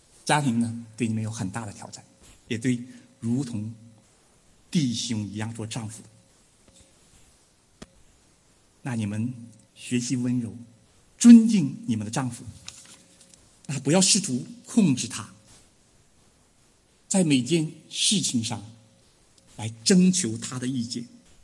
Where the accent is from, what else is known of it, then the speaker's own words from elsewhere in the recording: Northeast China, China; 我是东北人哈，我知道我们东北的妇女一结婚就是家里的财务大权一定要抓到手的